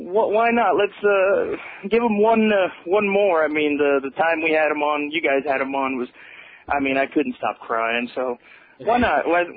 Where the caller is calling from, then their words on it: Miami, Florida, United States; I'm calling you from Miami, Dick.